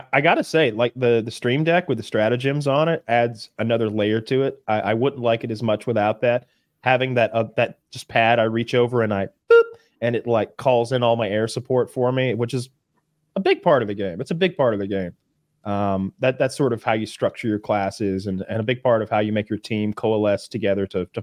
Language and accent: English; United States; I mean, as an American, you recognize a lot of it.